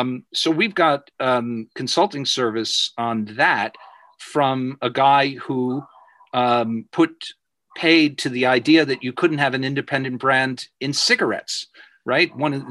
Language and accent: English; New York, United States; for an East Coast nerdy Jewish boy from New York, I'm still American by birth